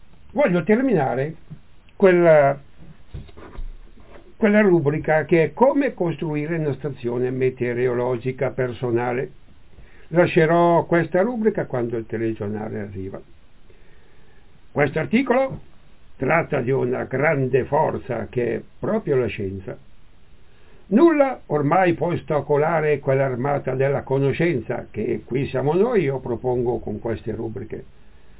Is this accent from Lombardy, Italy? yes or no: yes; Legnano, Lombardy, Italy; io sono di Legnano, i miei genitori sono veneti. Sono di Legnano, però le scuole elementari le ho fatte a Cerro Maggiore